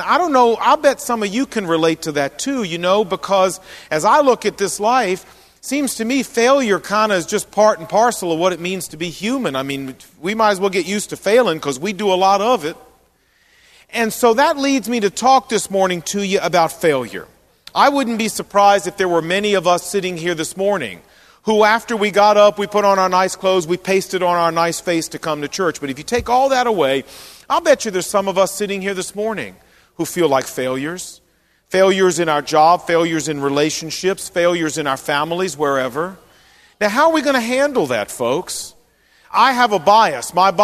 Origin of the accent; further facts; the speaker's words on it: New Jersey, United States; But no, I'm actually from New Jersey.